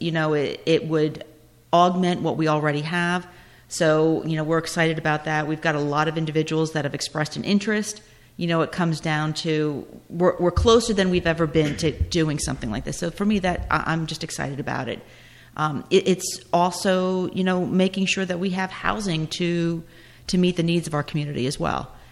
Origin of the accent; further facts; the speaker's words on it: Clinton, United States; I grew up in Clinton. So for me, Clinton is home. My kids are experiencing the life I had as a young person.